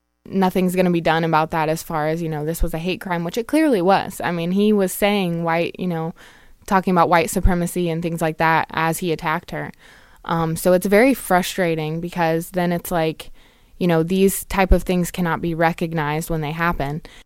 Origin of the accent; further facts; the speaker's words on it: Marion, Indiana, United States; I'm from Marion, Indiana, and I'm studying applied linguistics.